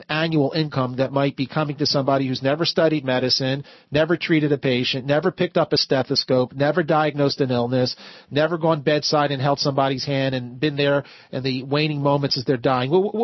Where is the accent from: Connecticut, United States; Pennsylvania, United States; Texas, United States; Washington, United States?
Pennsylvania, United States; Philadelphia; I grew up in Philadelphia, and I'm not really sure I ever heard of Whitehall.